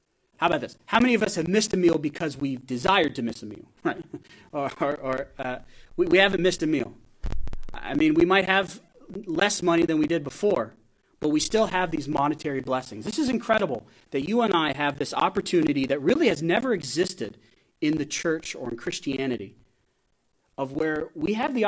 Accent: Gillette, Wyoming, United States; I was thinking this morning of my hometown as I was praying for my dad as he's getting ready to preach this morning in Gillette, Wyoming.

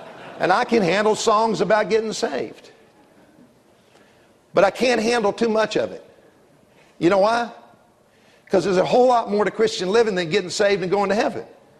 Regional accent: South Carolina, United States; I grew up in the South. I'm a South Carolinian. I love South Carolina. I'm so glad God led me back here.

